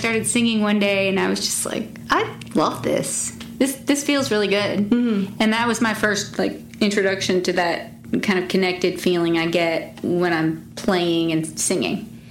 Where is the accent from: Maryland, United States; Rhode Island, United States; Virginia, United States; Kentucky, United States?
Virginia, United States; meeting up with my parents on the Virginia state line because I'm from Virginia.